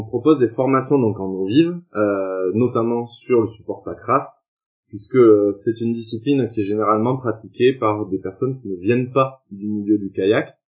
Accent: Montauban, Occitanie, France; Ensuite, j'ai monté un club de kayak à Montauban, donc dans le Tarn-et-Garonne, au nord de Toulouse, là d'où je viens.

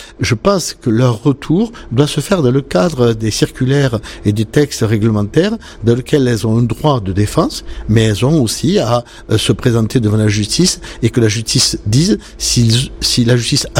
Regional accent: France; Nous sommes Français et nous savons toute la diversité de nos régions.

